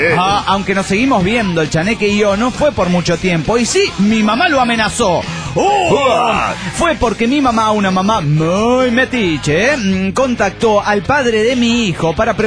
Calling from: Chetumal, Quintana Roo, Mexico; de Chetumal, Quintana Roo, México.

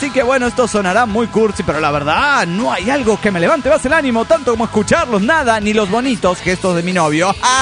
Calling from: Puerto Vallarta, Jalisco, Mexico; Hola, soy la licenciada de Puerto Vallarta, Jalisco, México.

